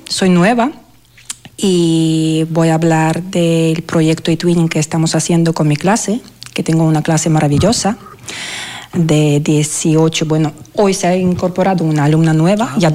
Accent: Belarus; now in Estepa, Spain; Yo soy de Bielorrusia.

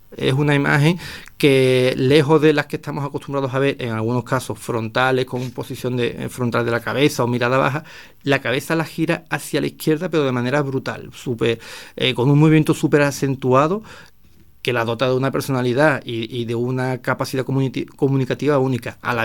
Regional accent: Osuna, Andalusia, Spain; Me llama la atención que en Osuna eso ya no se ve en ningún lugar, por ejemplo, de donde yo soy

